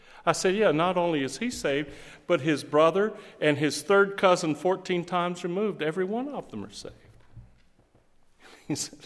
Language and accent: English; the South, United States; and myriads in the South here. We have a cultural Christianity, not a converted Christianity. And I'm Southerner.